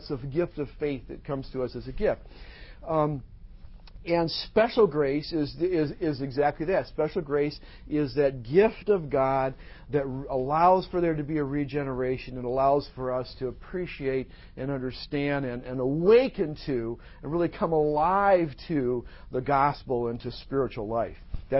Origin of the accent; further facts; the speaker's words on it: Grand Rapids, Michigan, United States; Actually, I grew up in Grand Rapids, where the Christian Reformed Church, the CRC, is sort of centered and headquartered.